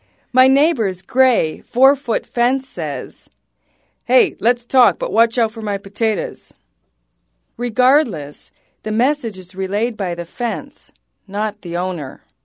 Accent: Pennsylvania, United States; Maybe it's kids like me growing up in Pennsylvania.

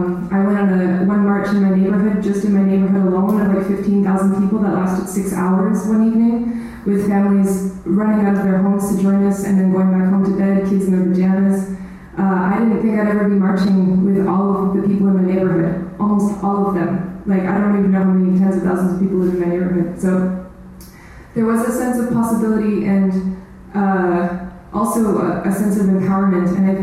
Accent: Winnipeg, Manitoba, Canada; also born or lived in Quebec; I grew up in Winnipeg and I lived in Quebec for 13 years

